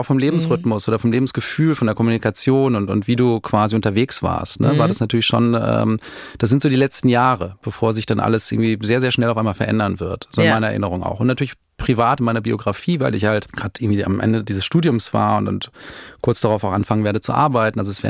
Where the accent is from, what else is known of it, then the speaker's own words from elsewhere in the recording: Dortmund, North Rhine-Westphalia, Germany; Meine Eltern waren nach Dortmund zurückgekehrt. Wir kamen damals, also wir kommen aus Dortmund und meine Eltern waren nach Hause zurückgekehrt